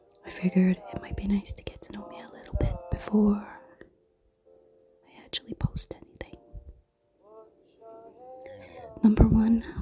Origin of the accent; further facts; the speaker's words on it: Scotland, United Kingdom; I'm sure I've tripped up on it a few times. And that's because I'm actually Scottish.